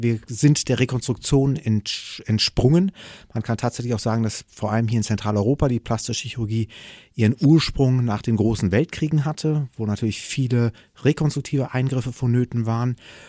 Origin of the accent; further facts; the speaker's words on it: Brazil; ich bin in Brasilien geboren. Ich habe von Kindesbeinen an diese Schere in der Gesellschaft erlebt